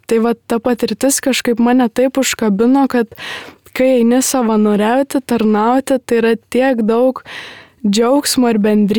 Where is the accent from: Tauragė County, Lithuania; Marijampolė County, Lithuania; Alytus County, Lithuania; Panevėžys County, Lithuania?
Marijampolė County, Lithuania; Vilkaviškis; moved away; aš ir esu iš Vilkaviškio, kur gyvenau visai ilgą laiko tarpą, apie 14 metų